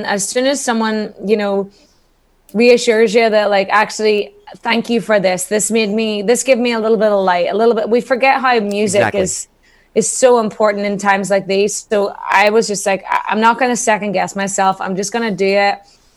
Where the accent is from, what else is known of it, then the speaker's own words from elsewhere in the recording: Ireland; I'm from Ireland